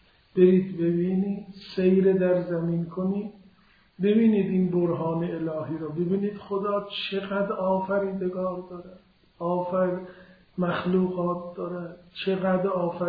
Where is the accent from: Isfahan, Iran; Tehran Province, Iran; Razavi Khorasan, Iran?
Isfahan, Iran; میدان نقش جهان، من از وقت که راه افتادم توی میدون راه افتادم، این میدون برای من یه چیز عادی شده است.